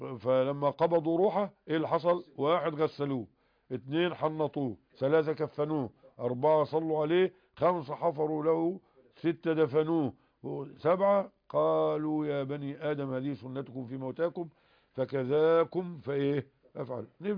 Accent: Nile Delta, Egypt; عندنا في الدلتا

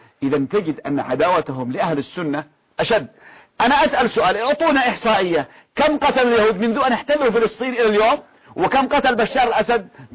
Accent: Yemen

